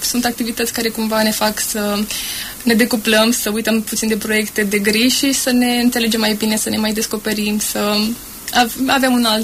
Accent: Vaslui, Vaslui County, Romania; Sunt din Moldova, din Vaslui.

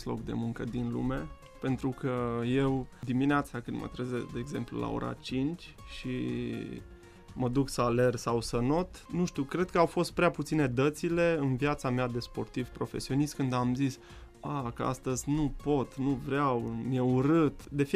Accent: Făget, Timiș County, Romania; Sunt timișorean, acolo m-am născut. De fapt, m-am născut în Făget, în județul Timiș.

